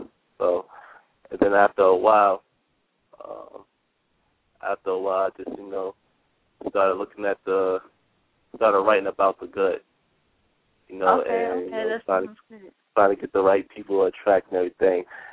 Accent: New Jersey, United States; 16. I'm from North New Jersey.

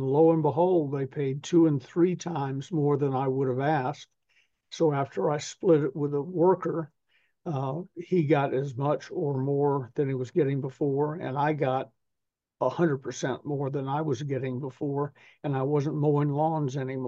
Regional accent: the South, United States; as a Southerner, as a fellow Southerner, I know what it's like when the pollen's up

